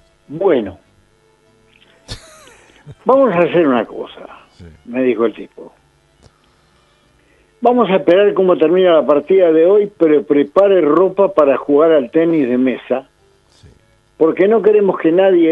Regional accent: Argentina; He viajado mucho para llegar hasta aquí. Yo vengo de la Argentina.

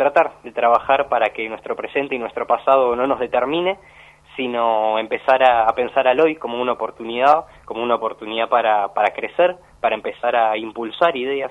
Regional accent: La Plata, Buenos Aires Province, Argentina; yo soy de la ciudad de La Plata, tengo 20 años recién cumplidos

